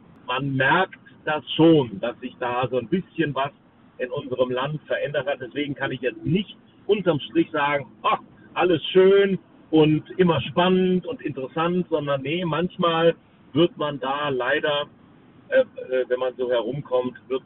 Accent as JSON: {"language": "German", "region": "Rhineland", "country": "Germany", "tie": "born or raised there", "accent": "Rhenish", "said": "dem Rheinland gebürtig, auch wenn meine Eltern fluchtbedingt, also nicht aus dem Rheinland kommen. Aber ich bin im Rheinland geboren und dann wächst man natürlich auch mit dem rheinischen Dialekt auf."}